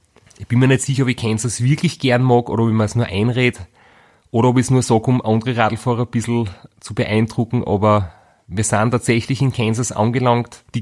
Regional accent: Graz, Styria, Austria; wir sind beide aus Graz.

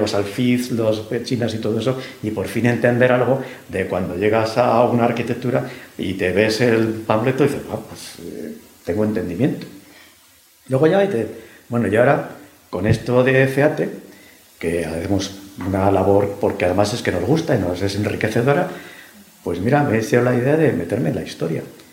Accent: Madrid, Community of Madrid, Spain; porque a mí Madrid me gusta, yo soy madrileño de pro

